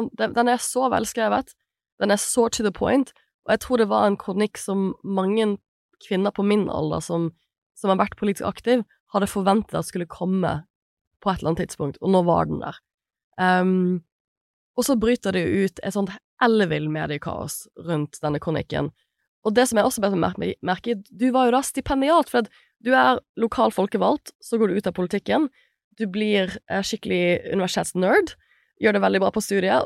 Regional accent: Bergen, Vestland, Norway; som bergenser så hadde jeg vært veldig sjeldent inne på Trønderdebatt

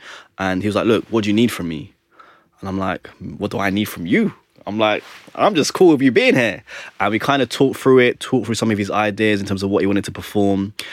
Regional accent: Tottenham, London, United Kingdom; And for me, I'm from Tottenham.

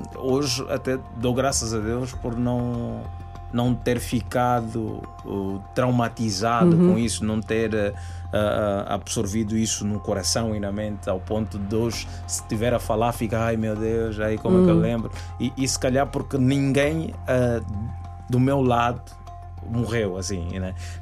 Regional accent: Luanda, Angola; é, sim, eu nasci em Luanda, cresci em Luanda, fiz toda a minha vida em Luanda.

